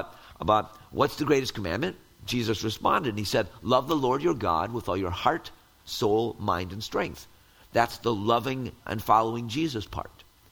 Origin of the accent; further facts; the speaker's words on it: Wisconsin, United States; it was a real privilege to be back in my home state of Wisconsin and spend some time with my mom.